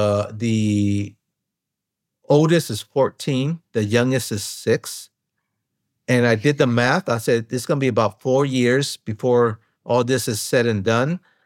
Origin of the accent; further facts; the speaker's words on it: California, United States; because it's my home state, California.